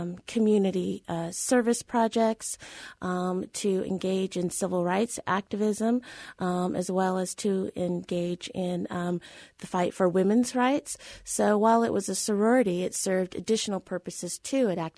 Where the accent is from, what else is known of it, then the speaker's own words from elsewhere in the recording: San Jose, California, United States; We grew up in California, San Jose, California, in a suburb predominantly white.